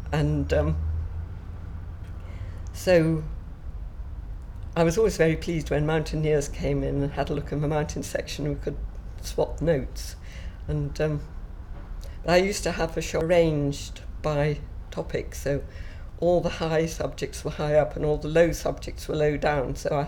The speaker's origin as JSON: {"language": "English", "town": "St Andrews", "region": "Scotland", "country": "United Kingdom", "said": "I'm 70 and I come from St Andrews, Scotland."}